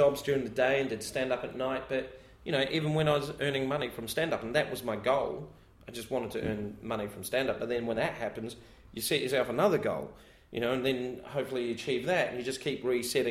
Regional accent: New Zealand; I'm phoning the Comedy Store going, I'm a comic from New Zealand.

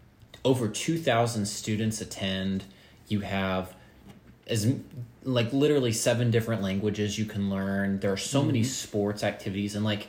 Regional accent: Springfield, Ohio, United States; I grew up in Springfield, Ohio, and there were two main high schools there known as North and South.

